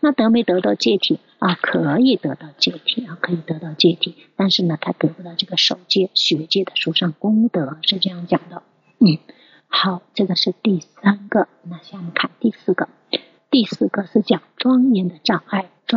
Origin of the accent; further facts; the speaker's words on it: China; 我们中国人啊，亚洲人基本都是这样，什么颜色，黄头啊，那个黑头发黄皮肤，对吧？